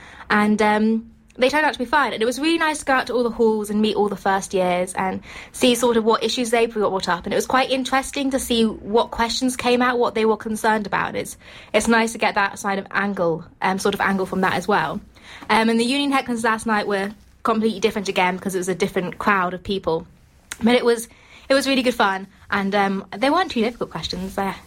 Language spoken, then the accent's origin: English; Stamford, East Midlands, United Kingdom; Thanks, Mark. And I'm from South Lincolnshire, a little town called Stamford, which is really similar to St Andrews. It's got three streets, it's got a golf course, it's got not many shops.